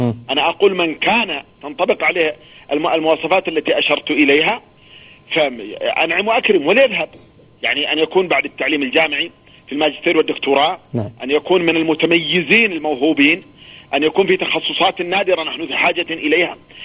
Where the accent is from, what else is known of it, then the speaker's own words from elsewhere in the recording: Abha, Asir, Saudi Arabia; يعني مثلا عندنا في أبها